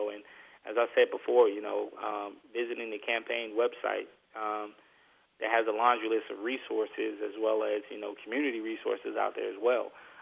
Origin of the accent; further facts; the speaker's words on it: Georgia, United States; growing up in Southern Georgia with a strong belief in faith and family and just a renowned focus.